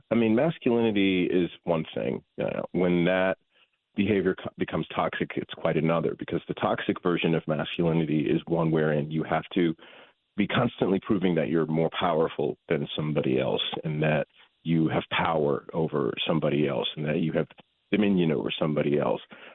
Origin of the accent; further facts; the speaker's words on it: Ohio, United States; When I was growing up in Ohio, I didn't, when you're young, like the place where you're living is the whole world